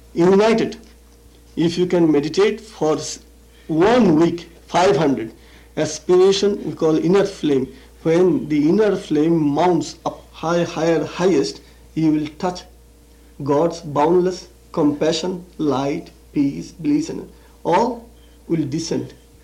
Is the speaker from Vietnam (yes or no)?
no; India; First of all, being an Indian and being a follower of infinite truth and light, I used to say that there is no such thing as sin.